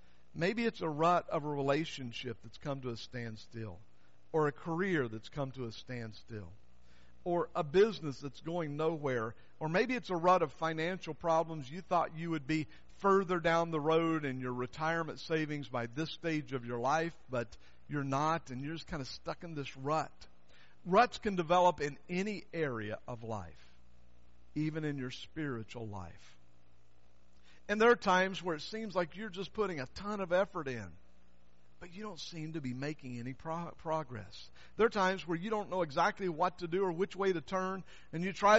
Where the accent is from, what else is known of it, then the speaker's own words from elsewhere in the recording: Southern US, United States; You know what mudding is, don't you? I grew up in the South. Mudding is a Southern word.